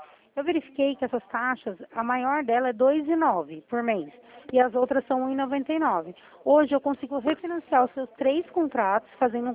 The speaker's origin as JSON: {"language": "Portuguese", "town": "Itatiba", "region": "São Paulo", "country": "Brazil", "said": "eu sou da cidade de Itatiba."}